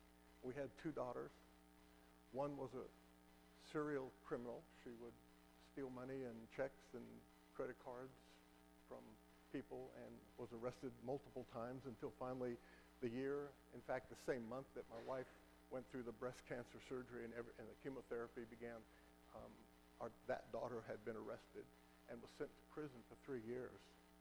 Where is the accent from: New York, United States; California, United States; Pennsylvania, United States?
California, United States; Los Angeles; So when the time came for me to leave home at the age of 17, this was in 1967, I grew up in Los Angeles, it was time to join the Army.